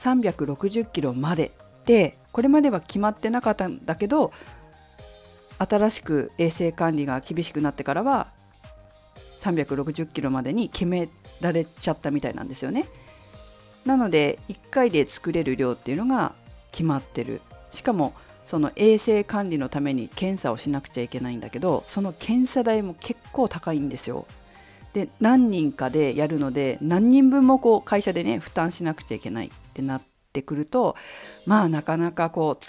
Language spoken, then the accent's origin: Japanese; Fukushima, Japan; 私の実家は福島県福島市でリンゴと桃の果物農家をしています。